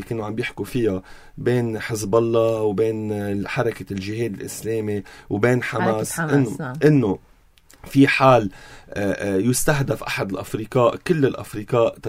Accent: Lebanon; أنا شعب لبناني

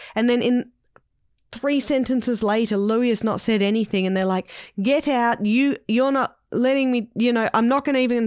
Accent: England, United Kingdom; I'm from England as well.

